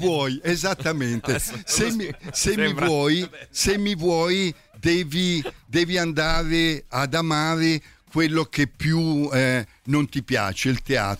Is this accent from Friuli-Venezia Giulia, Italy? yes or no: no; San Giuliano Milanese, Lombardy, Italy; Io stavo a Milano, io vengo da San Giuliano Milanese, il massimo dello squallore dell'Interland milanese.